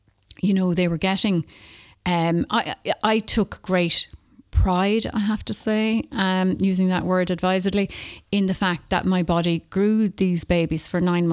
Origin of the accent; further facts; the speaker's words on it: Australia; born there; I was born in Australia. My mum is an Aussie and my dad is from Wexford. So when I was born in 1967 in Australia